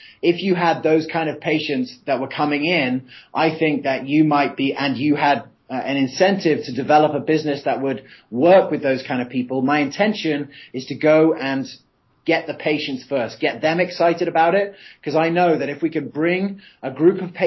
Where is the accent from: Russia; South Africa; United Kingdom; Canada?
United Kingdom; England; now in United States; where I grew up in England, there's a lot of bureaucracy behind any sort of shift.